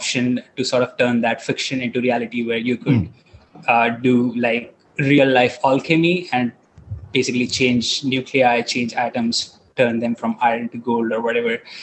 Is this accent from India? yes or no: yes; India; English is a second language; moved away as an adult; now in United States; So I am originally from India. I should have mentioned that before.